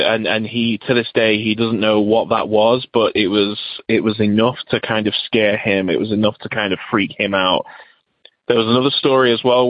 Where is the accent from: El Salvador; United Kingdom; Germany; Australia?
United Kingdom; England; now in United States; I'm originally from England, but now live in the USA.